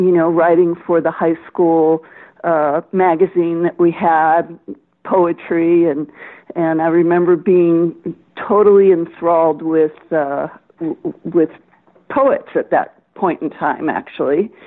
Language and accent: English; Brazil; moved away as an adult; now in United States; I was born in Brazil in 1953, so I lived there for the first 27 years of my life. But my mom is American. She was from New York. And my dad had been born in Brazil, but he was educated in the States. So we spoke both languages